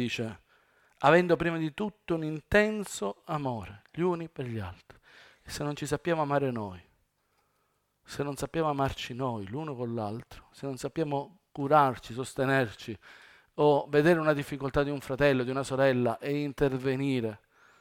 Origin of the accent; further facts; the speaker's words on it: Cosenza, Calabria, Italy; Sono di Cosenza, capiscono quello che dico.